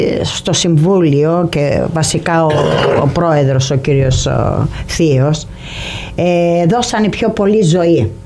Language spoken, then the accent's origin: Greek; Kalamata, Peloponnese, Greece; now in United States; Γιατί είμαι από την Καλαμάτα, γι' αυτό.